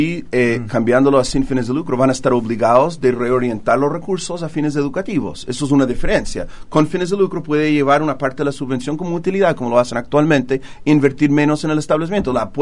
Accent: United States; Spanish is a second language; Ustedes saben que soy americano de origen.

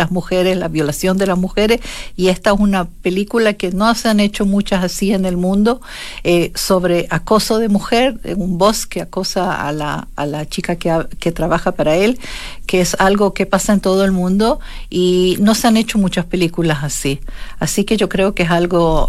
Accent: Chile; born there; Chile, mi país natal.

